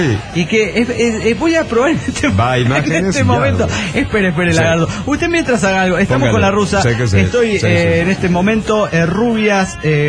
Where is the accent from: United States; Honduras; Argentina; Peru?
United States; Washington; Hola, soy … de Washington.